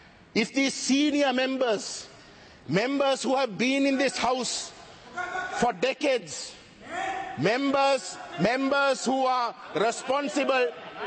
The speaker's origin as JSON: {"language": "English", "town": "Colombo", "region": "Western Province", "country": "Sri Lanka", "tie": "born or raised there", "said": "I am an individual who was born and bred in Colombo. My friends are Sinhalese. I grew up with the Sinhalese."}